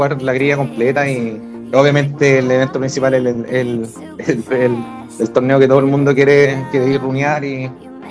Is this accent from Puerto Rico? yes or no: no; Chile; que como chileno, incluso también fuera de Chile, se sienten felices por el logro